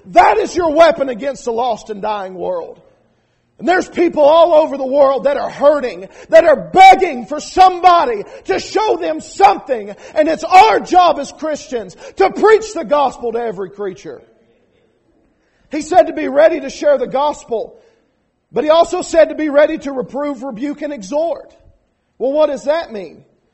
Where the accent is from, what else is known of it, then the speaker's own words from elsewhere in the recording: United States; Like the brother said, I'm from Lee County. All right? Don't hold it against me.